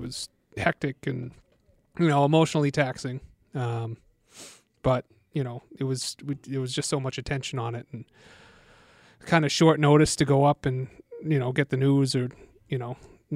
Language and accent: English; Ireland; I'm Irish. I'm not good with sun anyways.